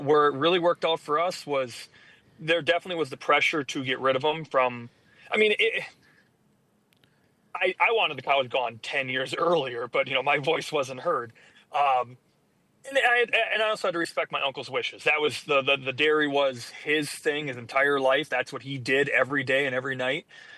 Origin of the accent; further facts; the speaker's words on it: Wisconsin, United States; He was from Illinois, we're from Wisconsin.